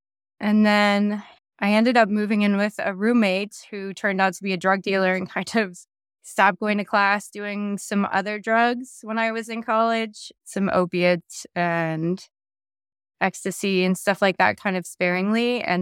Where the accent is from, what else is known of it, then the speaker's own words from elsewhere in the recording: Pennsylvania, United States; I grew up in Pennsylvania.